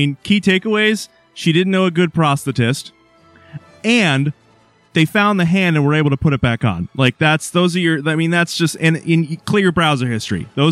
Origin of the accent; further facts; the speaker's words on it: Maine, United States; From my home state of Maine, Mr. Stephen King turns 74.